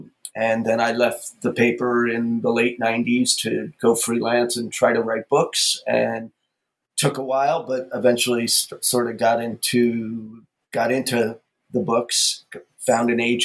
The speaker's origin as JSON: {"language": "English", "town": "New York City", "region": "New York", "country": "United States", "tie": "born or raised there", "said": "I was born and raised in New York City."}